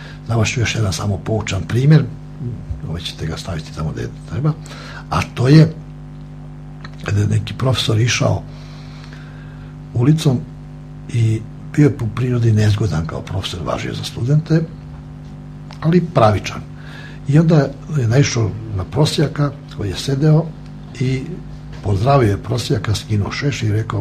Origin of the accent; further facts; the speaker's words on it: Aleksinac, Nišava District, Serbia; kao što nosim moje selo, dakle sam rodom kod Ribarske banje, čak više nosim nego Aleksinaca, sam od Aleksinaca